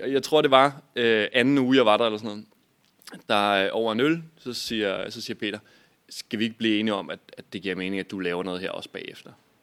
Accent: Skævinge, Capital Region of Denmark, Denmark; Jeg voksede op i Skævinge, en lille bitte by.

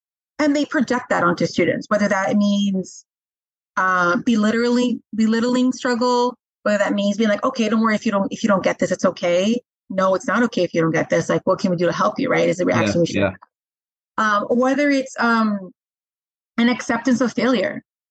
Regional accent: New Jersey, United States; I'm from the South Bronx, right? I'm from Jersey, but I work in the South Bronx.

